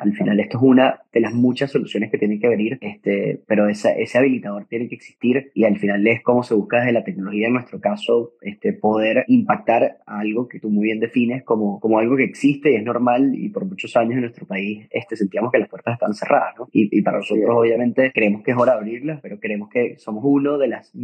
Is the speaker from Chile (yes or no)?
no; Venezuela; Y como venezolanos, si nos apalancamos a través de la tecnología, podemos solucionar muchísimo de los problemas que hoy en día tenemos como sociedad.